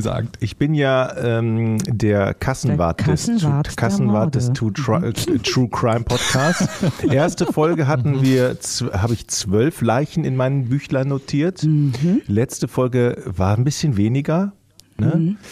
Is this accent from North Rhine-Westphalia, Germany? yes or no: yes; Düsseldorf, North Rhine-Westphalia, Germany; Ich komme doch aus Düsseldorf